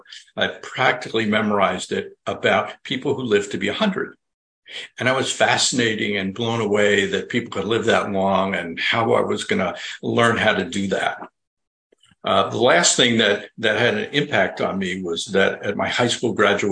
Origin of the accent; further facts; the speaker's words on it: New York, United States; I grew up in Long Island, New York